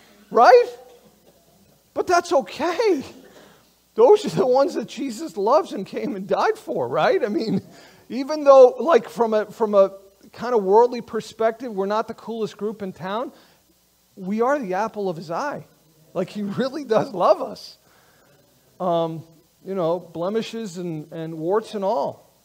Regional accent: United States; Way too many times we, as American Christians, we read the Bible through a lens of, like, individuality, you know?

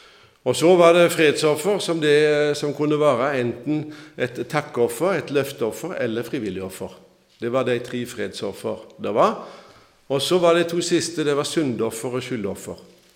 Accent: Skjold, Rogaland, Norway; now in Egersund, Norway; Og jeg kommer fra Skjold, oppe i Hyttigheitan. Altså ikke der oppe, men med Haugesund, der er også en Skjold. Og der kommer jeg ifra, så kommer vi fra Flekkerøye, så møttes vi på halvveien i Egersund. Og så har vi bodd der siden 74.

